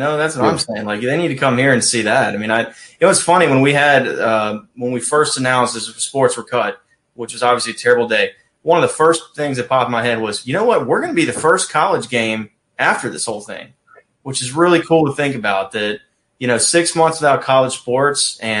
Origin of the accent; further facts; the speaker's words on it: Danville, Virginia, United States; Danville, Virginia, right there on the Virginia-North Carolina border. That's my hometown.